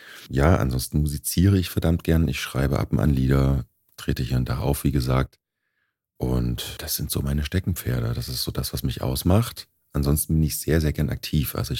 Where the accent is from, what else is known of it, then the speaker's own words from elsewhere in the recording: Gera, Thuringia, Germany; born there; moved away as an adult; now in Hamburg, Germany; ich bin 41 Jahre alt, komme gebürtig aus Gera und lebe seit 3 Jahren jetzt in Hamburg.